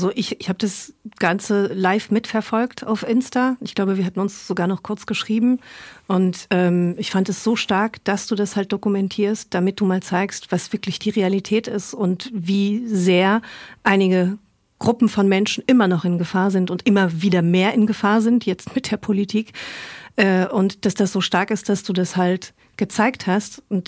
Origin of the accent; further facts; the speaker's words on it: Luxembourg; ich komme aus Luxemburg